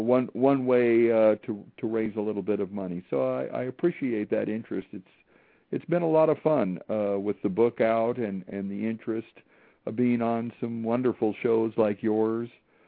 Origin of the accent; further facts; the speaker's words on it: Oregon, United States; Here in Oregon, yeah.